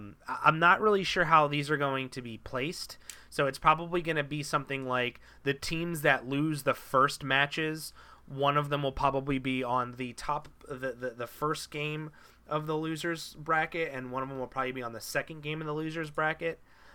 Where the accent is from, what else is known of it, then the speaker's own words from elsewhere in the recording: Philadelphia, Pennsylvania, United States; It's kind of in my blood to hate New York just because I'm from Philadelphia, but you're saying this on the other podcast. Like, we're both from cities that hate New York teams.